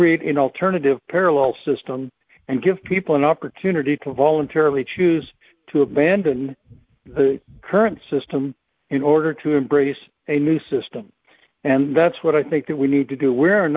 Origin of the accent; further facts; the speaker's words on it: California, United States; now in Florida, United States; I'm currently living in Florida. I moved from California, spent virtually my whole life in California, and was a school teacher most of that time.